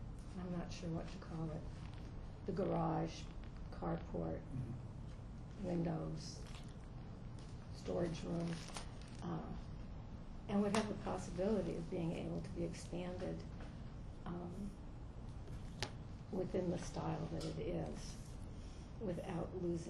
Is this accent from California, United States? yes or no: yes; Los Angeles, California, United States; And it also reminds me of the house that I grew up in Los Angeles, which was considered a craftsman type house.